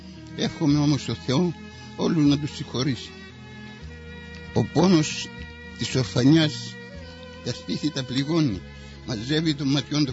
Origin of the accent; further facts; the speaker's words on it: Pyli, South Aegean, Greece; born there; moved away; also born or lived in Kalymnos; Στην Κο. Και ήμουν στην Κο μέχρι το 44. Ήταν μέχρι το 45. Ύστερα μεταφέρθηκα στην Κάλυμνο.